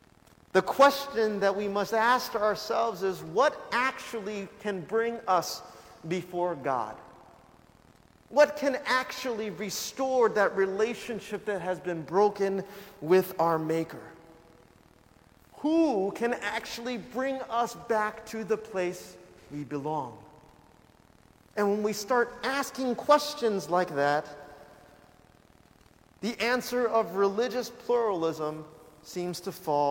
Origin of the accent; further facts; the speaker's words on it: California, United States; about my background, about how I grew up in California